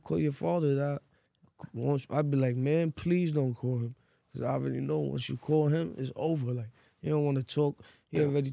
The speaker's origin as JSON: {"language": "English", "country": "Côte d’Ivoire", "said": "I'm from Ivory Coast."}